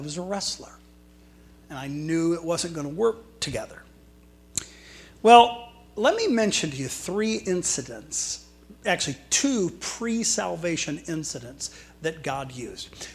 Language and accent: English; Richfield, United States; Let me just tell you a little bit about my upbringing. I grew up in Richfield.